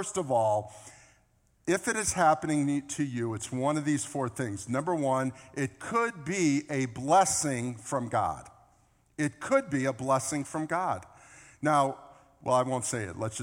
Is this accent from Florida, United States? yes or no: yes; Boca Raton, Florida, United States; It was unfair that I grew up in Boca Raton.